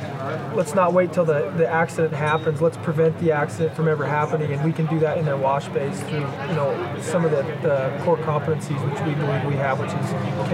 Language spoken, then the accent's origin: English; Bozeman, Montana, United States; Bozeman, Montana.